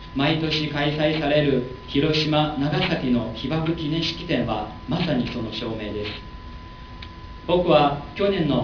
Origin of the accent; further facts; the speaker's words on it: China; Japanese is a second language; now in Japan; 僕は中国から来ました。中国で戦争についての話は教えられましたが、平和について自分で考えたことはほとんどありませんでした。日本に来てから2年になります。